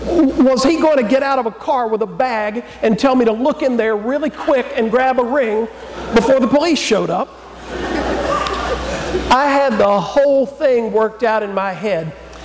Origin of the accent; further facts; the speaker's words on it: Georgia, United States; All the way around 285 in Atlanta and then up Georgia 400 back to my hometown.